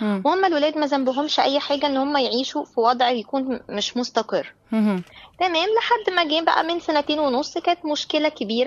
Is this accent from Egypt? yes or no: yes; Egypt; moved away as an adult; now in Cairo, Egypt; انا مش من القاهره، انا من بلد تانية، اوكي، من محافظه تانية. جينا من فتره مثلا سنه 2017 نقلنا القاهره بسبب ان المدارس عندنا في المحافظه بتاعتي مش كويسه قوي